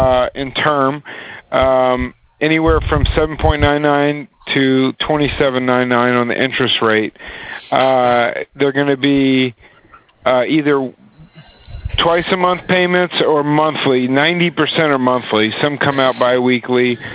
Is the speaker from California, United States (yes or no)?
no; New Orleans, Louisiana, United States; No, I'm from New Orleans.